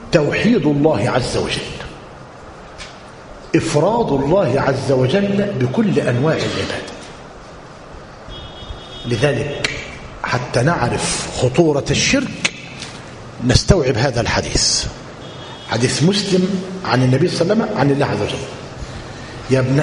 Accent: Egypt; تعال بقى انظر إلى بلادنا مصر

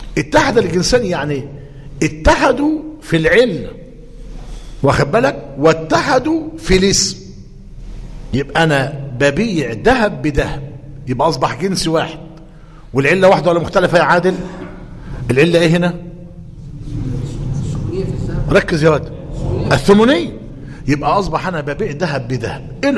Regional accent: Egypt; الأوراق النقدية اللي هي بنتعامل بها الآن عندنا في مصر الجنيه

